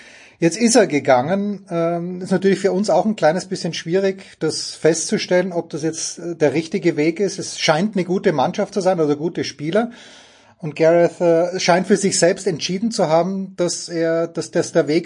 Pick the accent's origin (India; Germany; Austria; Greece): Austria; sage ich als Österreicher nochmal